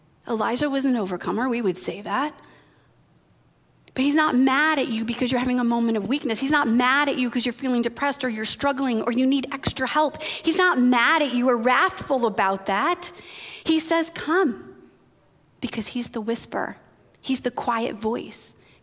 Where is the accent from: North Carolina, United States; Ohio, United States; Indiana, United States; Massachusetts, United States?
Indiana, United States; My dad, I'm from Northwest Indiana.